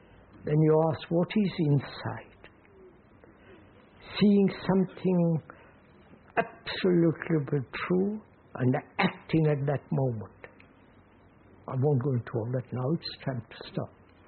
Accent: India; If I'm always thinking about India, what's happening, why I'm an Indian, why am I poor, why am I this

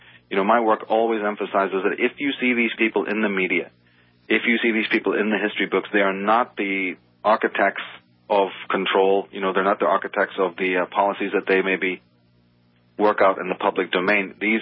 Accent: Ireland; moved away as an adult; He was there for me as an Irishman coming to this shores, and, you know, he would stand up and talk about Druidism, and my eyes would just go, my God, this man knows more about my country's ancient history than I do.

